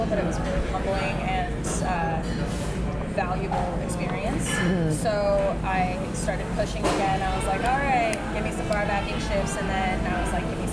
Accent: Idaho, United States; I was there for 6 years. I'm from Idaho originally.

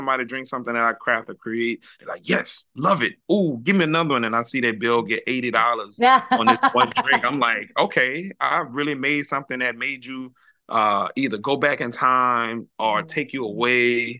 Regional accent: Baton Rouge, Louisiana, United States; It's crazy because like I'm from Baton Rouge, so we have our rap and hip hop music is like jigging music

